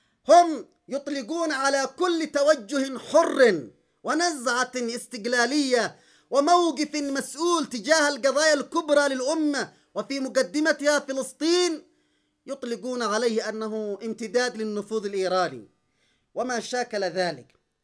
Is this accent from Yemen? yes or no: yes; Yemen